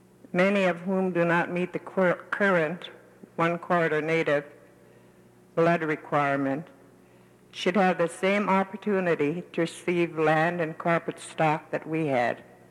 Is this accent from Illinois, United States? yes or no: no; Kotzebue, Alaska, United States; And I'm a lifelong native resident of Kotzebue, Alaska.